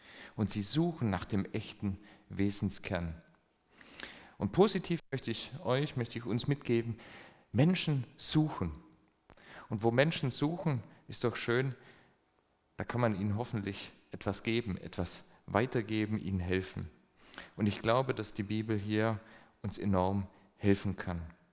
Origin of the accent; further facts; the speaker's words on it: Swabia, Germany; Schwaben, ist das meine Identität? Ich habe schon gesagt, ich komme eigentlich aus dem Dorf. Es stimmt nicht ganz, es ist auch Stadt gewesen, mein Herkunftsort, aber doch sehr kleinstädtisch.